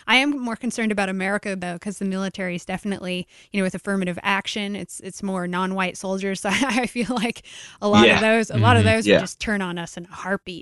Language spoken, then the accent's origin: English; United States; It's not the same country that I grew up in.